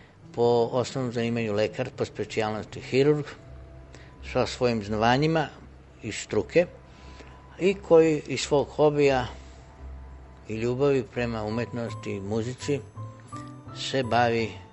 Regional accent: Rijeka, Primorje-Gorski Kotar County, Croatia; also born or lived in Slovenska Bistrica / Ilirska Bistrica / Ptuj; potom sam živeo u Ptuju, u Sloveniji i 1957. godine sam prešao da živim u Rijeku, gde sam završio osnovnu školu, gimnaziju, fakultet, magistrirao

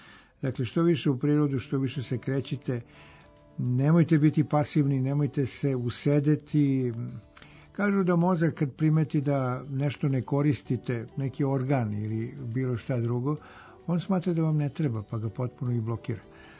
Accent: Smederevo, Šumadija and Western Serbia, Serbia; born there; U gradu u kome sam rođen, u Smederu, mi smo to zvali migavci.

